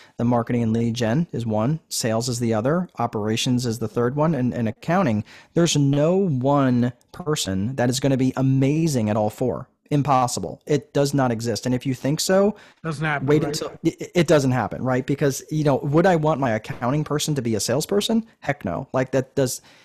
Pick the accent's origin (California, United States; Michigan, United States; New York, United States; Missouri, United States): New York, United States; now in Indiana, United States; Here's what I will tell you that I love about Indiana. And I grew up in New York.